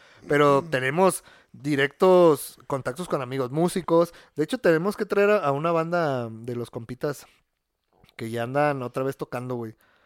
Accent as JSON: {"language": "Spanish", "town": "Guadalajara", "region": "Jalisco", "country": "Mexico", "said": "Sí somos muy tapatíos, y lo somos, sí somos."}